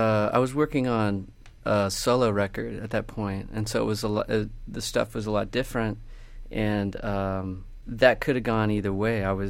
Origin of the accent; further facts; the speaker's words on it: Oklahoma, United States; Where I grew up in Oklahoma, I was listening to a lot of Top 40.